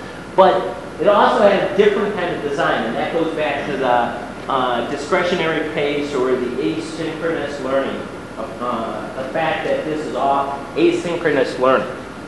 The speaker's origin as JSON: {"language": "English", "town": "Detroit", "region": "Michigan", "country": "United States", "tie": "born or raised there", "said": "I grew up in Detroit, so I always use Detroit."}